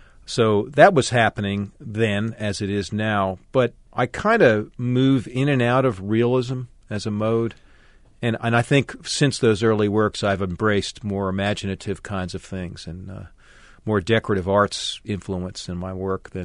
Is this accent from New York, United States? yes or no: yes; Long Island, New York, United States; And I grew up outside of New York City in Long Island, and so going to the museums was part of what our family did.